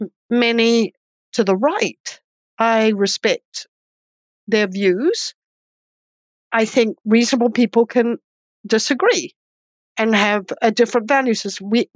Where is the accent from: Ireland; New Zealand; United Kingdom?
New Zealand; now in United States; So obviously, I'm not an American, and I married an American, and I never actually decided to live in this country. It was just he didn't want to go back to New Zealand, so I'm a New Zealander.